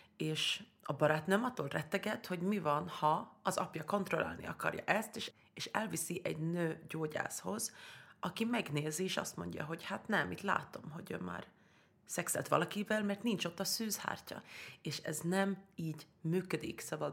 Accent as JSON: {"language": "Hungarian", "country": "Sweden", "tie": "born or raised there", "said": "mikor felnőttem Svédországban"}